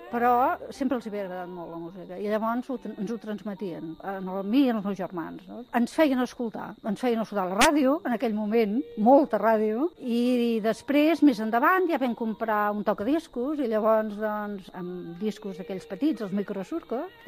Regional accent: Barcelona, Catalonia, Spain; tinc 62 anys i sóc de Barcelona.

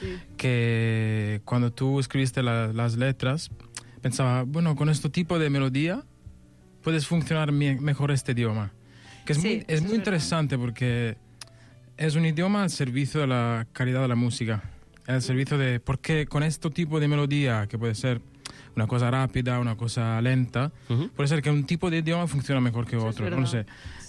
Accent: Apulia, Italy; La meva comarca. No, la meva regió.

